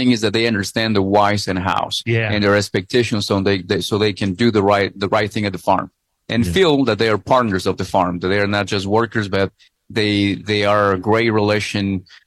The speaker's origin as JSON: {"language": "English", "country": "Ecuador", "first_language": "Spanish", "second_language": "English", "lives_now": "United States", "said": "So I'm from Ecuador, South America, so I speak the language."}